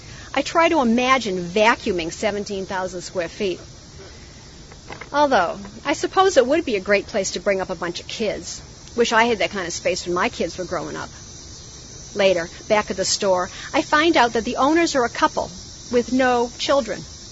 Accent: Massachusetts, United States; also born or lived in Vermont; I'm from New England. This is not supposed to happen to me. I was born in Vermont and raised in Massachusetts.

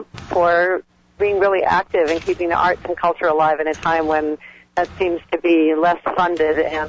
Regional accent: California, United States; I come from California, so we don't know a lot about what's going on in Virginia.

